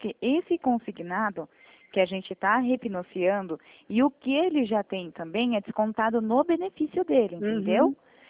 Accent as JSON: {"language": "Portuguese", "town": "Itatiba", "region": "São Paulo", "country": "Brazil", "said": "não, eu sou aqui de Itatiba."}